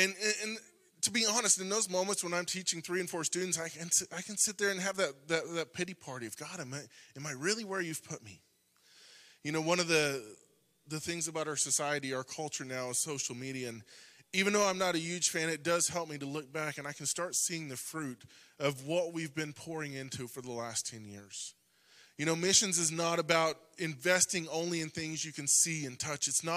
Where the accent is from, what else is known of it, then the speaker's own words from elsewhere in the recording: Yukon, Oklahoma, United States; I grew up in church. I grew up in Yukon over there. I came out of the Mustang Church.